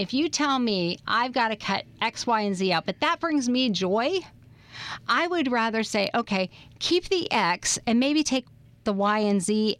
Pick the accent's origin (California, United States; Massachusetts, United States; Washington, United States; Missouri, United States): Washington, United States; Seattle; And I was so excited because I am originally from Seattle. So Starbucks is part of my DNA.